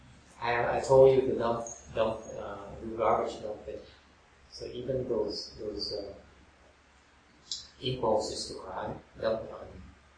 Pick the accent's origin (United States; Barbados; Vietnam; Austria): Vietnam; When I was growing up in Vietnam, I went to a French high school in Jai Le Ka Pa.